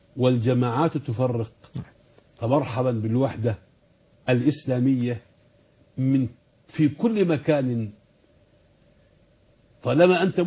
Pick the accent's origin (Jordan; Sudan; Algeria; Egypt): Sudan; وأنا من السودان. وأفرح وأسعد حينما أنزل السودان.